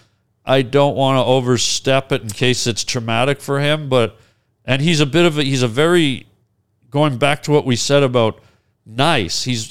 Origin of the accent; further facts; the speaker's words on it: Canada; I'm very patriotic as a Canadian